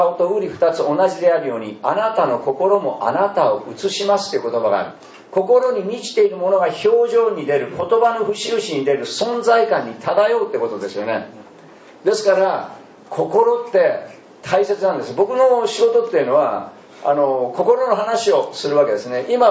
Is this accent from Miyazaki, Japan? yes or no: no; Osaka, Japan; やっぱり大阪俺も出身なんで、どうしても吉本興業のノリが出たんですよ。